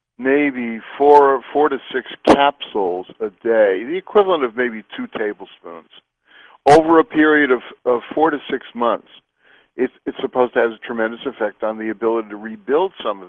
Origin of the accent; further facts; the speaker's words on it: New York, United States; I grew up in New York, and I lived there for most of my early years until my middle 30s.